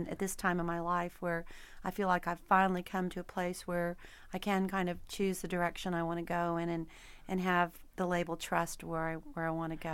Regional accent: Texas, United States; now in Nashville, United States; He was from Kentucky. I was from Texas. His roots were bluegrass. Mine was blues and conjunto, you know.

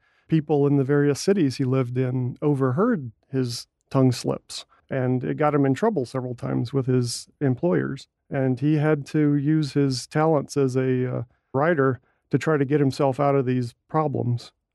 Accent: North Carolina, United States; now in Lubbock, United States; I'm from North Carolina originally.

